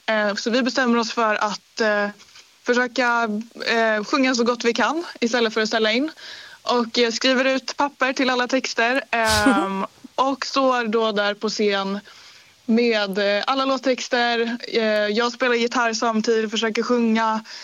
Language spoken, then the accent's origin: Swedish; Stockholm, Stockholm County, Sweden; Jag är 22 år och jag kommer från Stockholm.